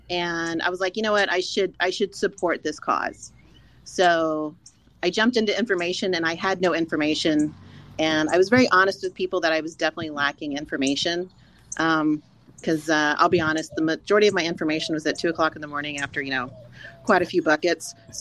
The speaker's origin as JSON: {"language": "English", "region": "Texas", "country": "United States", "said": "I mean, I'm from Texas."}